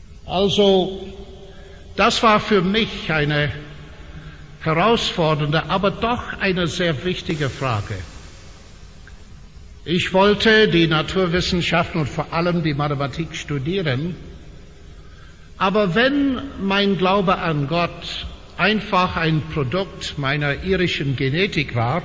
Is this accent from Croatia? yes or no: no; Northern Ireland, United Kingdom; German is a second language; moved away as an adult; Ich bin gebürtige Ire, und dieses Wort muss man mit einem R buchstabieren. Ich habe in der Schule studiert in Nordirland, und dann bin ich nach Cambridge gekommen in den frühen 60er Jahren, um Mathematik zu studieren.